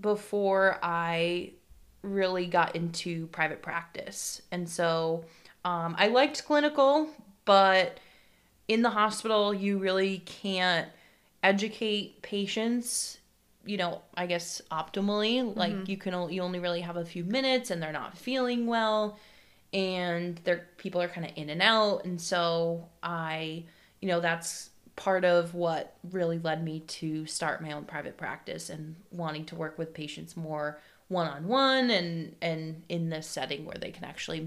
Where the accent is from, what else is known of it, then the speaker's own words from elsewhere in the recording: Barrington, Rhode Island, United States; So I am a Rhode Islander. I grew up in Barrington